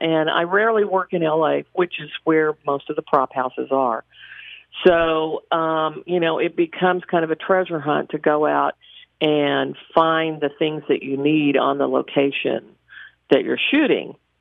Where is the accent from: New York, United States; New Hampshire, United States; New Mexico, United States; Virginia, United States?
New Mexico, United States; Hobbs; You know, growing up in Hobbs when I did, I didn't even know that this existed, that this career existed.